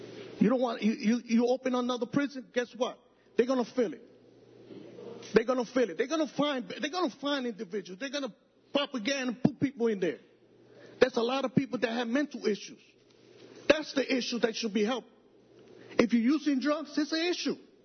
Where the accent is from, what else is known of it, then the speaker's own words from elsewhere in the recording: Freeville, New York, United States; I'm from Freeville.